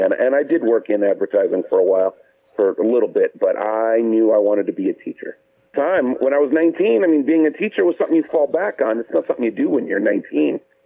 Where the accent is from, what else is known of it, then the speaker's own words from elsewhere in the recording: Hobart, Indiana, United States; also born or lived in Gary, United States; Well, I was born in Gary, but I was raised in Hobart. We lived in Gary on Van Buren Street for about my first year. So in 1976, we moved to Hobart, and I am a Hobart graduate.